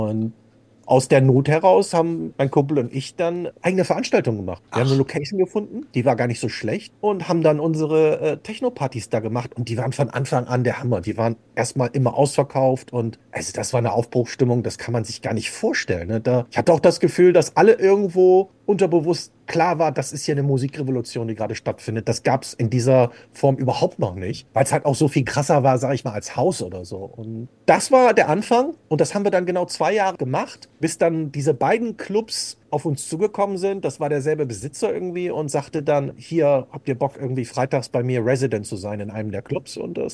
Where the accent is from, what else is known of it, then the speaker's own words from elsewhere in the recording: Bremen, Germany; born there; Ich komme ja gebürtig aus Bremen.